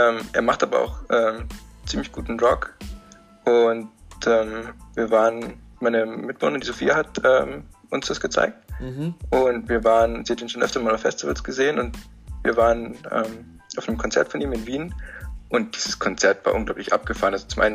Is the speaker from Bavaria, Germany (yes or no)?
yes; Bavaria, Germany; Wir kommen aus Bayern